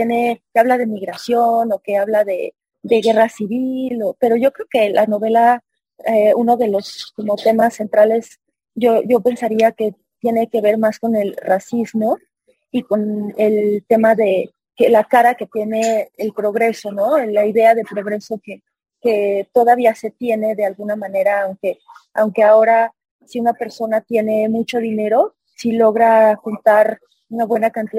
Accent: Mexico; yo siendo una mujer mexicana, no soy guatemalteca, y siendo una mujer se consideraría blanca

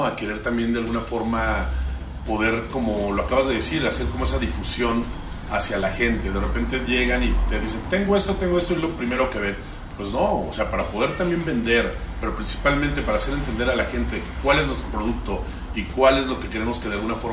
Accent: Mexico City, Mexico; now in Cholula, Mexico; La mitad de mi vida he estado en la Ciudad de México, la otra mitad aquí en Cholula. Por eso me considero un chilango cholulteca y embajador cholulteca ya hoy en día, después de tener ya 25 años viviendo aquí en Cholula.

